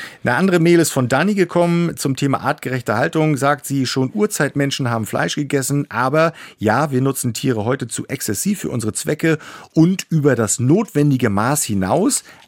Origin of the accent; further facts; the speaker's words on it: Mecklenburg-Vorpommern, Germany; Aus meiner Heimat Mecklenburg-Vorpommern.